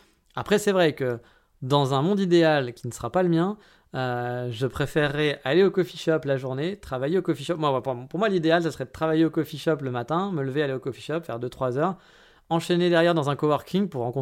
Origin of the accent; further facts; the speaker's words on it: France; also born or lived in Paris / Japan; now in Japan?; je suis français